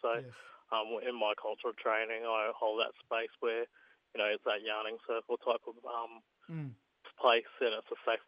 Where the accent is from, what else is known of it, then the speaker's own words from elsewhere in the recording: Rockhampton, Queensland, Australia; born there; now in Gympie, Australia; I was born in Rockhampton, so I'm a Durrumbull man, but I'm living on mum's country now, so Gubbi Gubbi country in Gympie, so yeah.